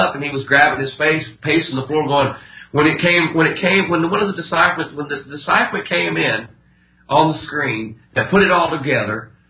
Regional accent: Armuchee, Georgia, United States; I grew up in Armurchie, Georgia.

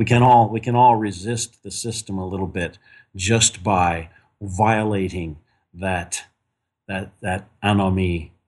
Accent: Texas, United States; I grew up in Texas. And every young man who grows up in Texas, or at least in my generation who grew up in Texas, was filled with the story of the Alamo

